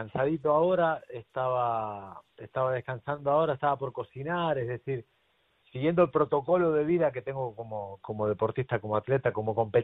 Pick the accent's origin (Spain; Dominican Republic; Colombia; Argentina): Argentina; Mire que soy argentino y es difícil que un argentino le diga que haga mal algo.